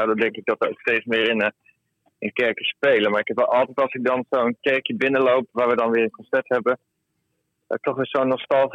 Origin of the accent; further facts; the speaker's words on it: Drenthe, Netherlands; want wij zijn gewoon opgegroeid in Drenthe